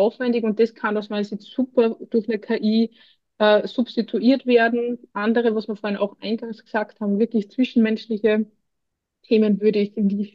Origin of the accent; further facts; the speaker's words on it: Austria; Das liegt auch in der DNA bei uns in Österreich.